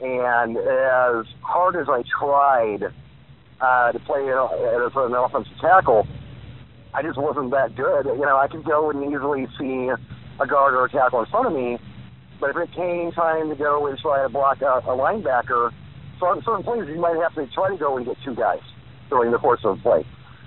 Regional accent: Griffith, Indiana, United States; Well, as far as playing high school football, growing up in Griffith, Indiana, is pretty much what every boy, you know, boy wanted to do growing up.

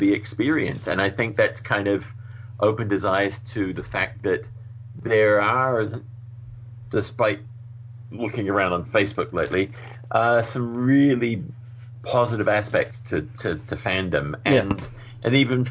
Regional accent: New Zealand; I'm a New Zealander who likes the Goon

